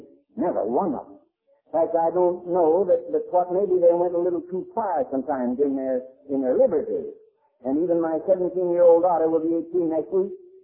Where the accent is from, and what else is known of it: Pennsylvania, United States; born there